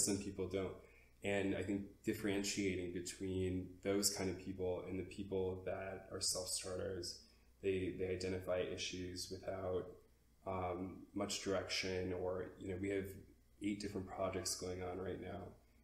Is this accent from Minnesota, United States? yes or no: yes; Minnesota, United States; I was like one issue I think maybe like ingrained in me as a Minnesotan.